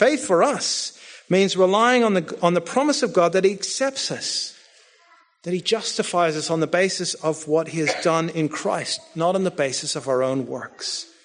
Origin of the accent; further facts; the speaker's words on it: Northern Ireland, United Kingdom; As I said, I grew up in Northern Ireland